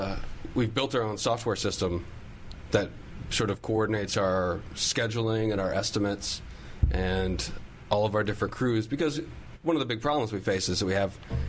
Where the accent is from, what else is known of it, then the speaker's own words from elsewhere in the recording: Arlington, Virginia, United States; Arlington, Virginia.